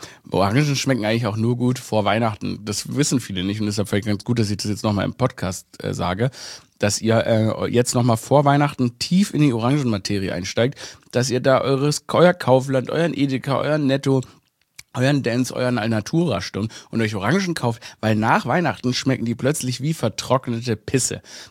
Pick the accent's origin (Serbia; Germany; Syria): Germany; Stuttgart, Baden-Württemberg; Ich bin ja in Stuttgart aufgewachsen, nicht?